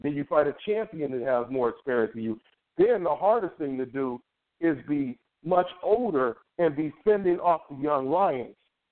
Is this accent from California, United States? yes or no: yes; Long Beach, California, United States; I'm from Long Beach, California, man.